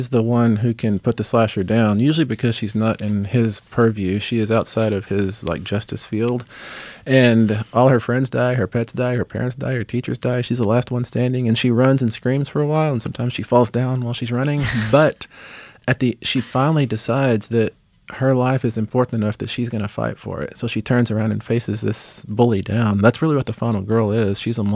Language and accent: English; Texas, United States; I'm not out of Montana. I'm from West Texas